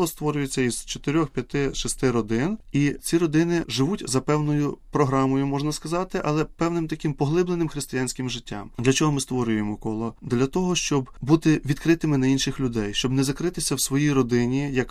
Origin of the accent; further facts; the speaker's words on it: Kyiv, Ukraine; ми, як кияни, бачимо, як ми завантажені в нашому житті